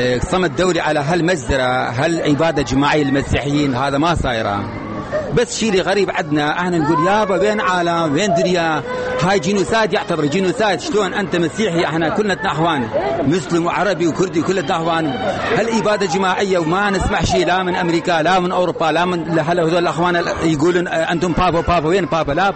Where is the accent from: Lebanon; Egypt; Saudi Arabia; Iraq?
Iraq; Amadiya, Duhok Governorate; أنا من نعمادية، أنا أشوري من نيرفريكان.